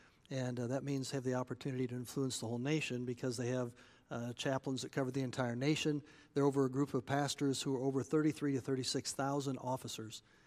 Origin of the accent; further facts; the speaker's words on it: Nebraska, United States; also born or lived in Indiana; Just to give you a little bit of background, I'm originally from Nebraska. I was a farm kid there.